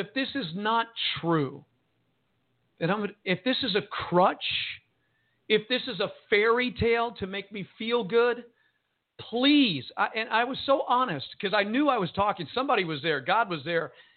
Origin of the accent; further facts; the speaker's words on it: New Jersey, United States; And one of the family members was this Italian kid from Chicago. I was Italian from New Jersey.